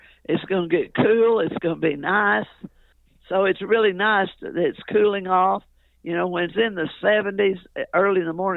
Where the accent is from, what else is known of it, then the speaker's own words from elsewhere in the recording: Texas, United States; I mean, you know, it's part of being a Texan and going to the fair.